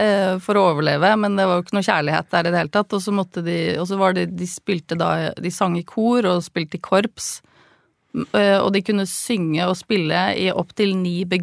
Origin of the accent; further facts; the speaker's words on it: Tønsberg, Vestfold, Norway; Jeg er fra Tønsberg.